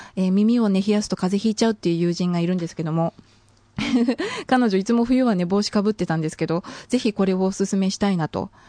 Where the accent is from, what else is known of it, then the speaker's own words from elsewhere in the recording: Shizuoka, Japan; 私もね、静岡出身なのに知らなくって。